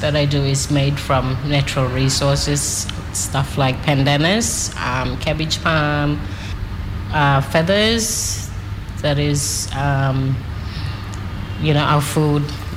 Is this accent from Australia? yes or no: yes; Arakoon, Australia; now in Cowan, Australia; I am from Arakoon, but I live in Cowan. I've moved there 5 years ago.